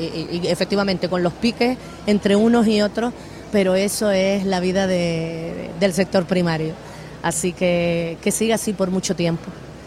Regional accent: Canary Islands, Spain; cuando ves a esta gente entiendes un poco más de cómo somos los majoreros y majoreras

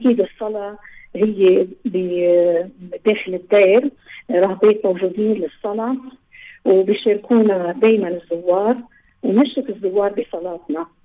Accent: Lebanon

